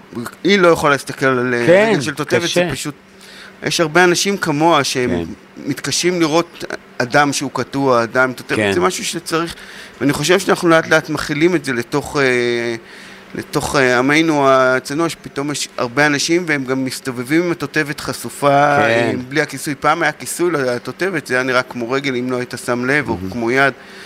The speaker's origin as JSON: {"language": "Hebrew", "town": "Malkiya", "region": "Northern District", "country": "Israel", "said": "אני מקיבוץ מלכיה, במקור"}